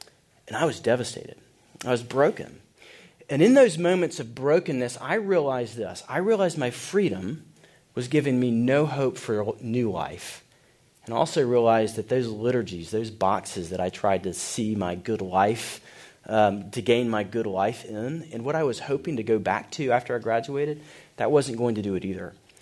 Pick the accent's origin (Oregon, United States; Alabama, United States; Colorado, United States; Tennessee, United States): Alabama, United States; Montgomery; I grew up right outside of Montgomery, Alabama. Went to a private Christian school in Montgomery, kindergarten through 12th grade.